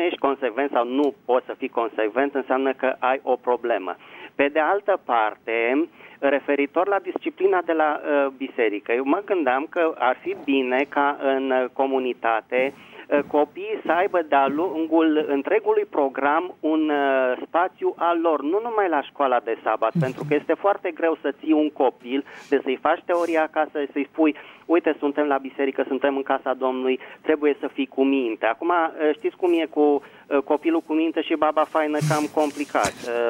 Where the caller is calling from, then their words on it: Bucharest, Romania; sunt din București.